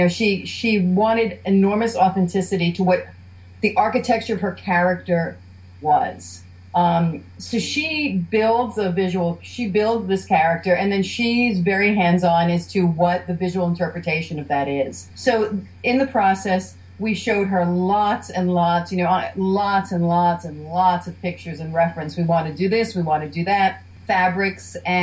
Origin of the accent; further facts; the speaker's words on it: New York City, New York, United States; being a New Yorker and sort of, you know, a book fanatic myself